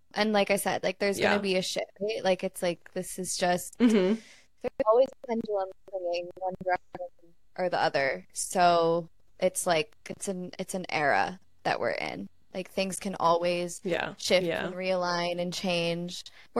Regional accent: United States; Like, this is the world that we live in, America. Yeah. Like, we're American.

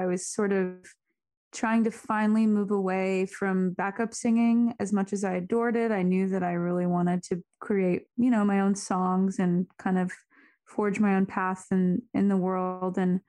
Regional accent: Arizona, United States; also born or lived in Seattle; And obviously growing up in Arizona is, you know, not amazing for gardening. So I didn't really grow up gardening or anything.

